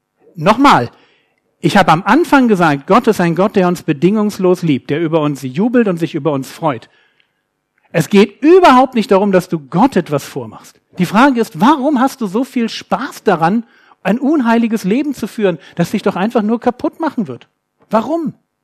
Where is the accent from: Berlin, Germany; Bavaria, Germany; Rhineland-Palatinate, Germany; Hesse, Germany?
Berlin, Germany; ich bin aus Berlin, die Berliner sind manchmal direkter